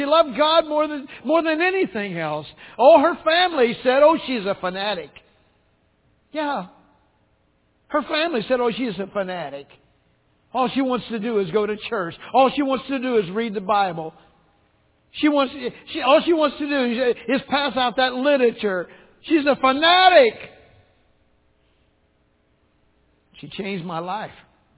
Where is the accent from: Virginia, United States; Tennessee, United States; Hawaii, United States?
Tennessee, United States; now in Ohio, United States; It didn't get any better when we came from Tennessee to Ohio.